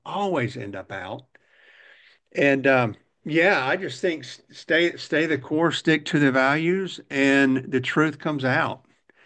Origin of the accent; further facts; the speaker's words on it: Oklahoma, United States; I'm from Oklahoma originally.